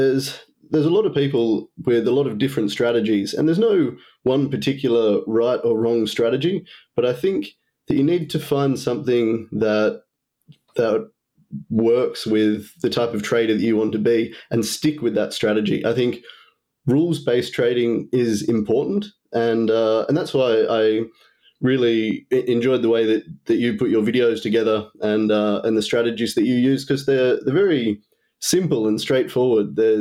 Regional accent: Tasmania, Australia; I'm from Tasmania. I'm in my 30s.

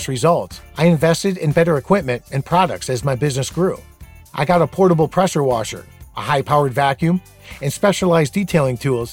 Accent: Oakland, California, United States; from Oakland, California.

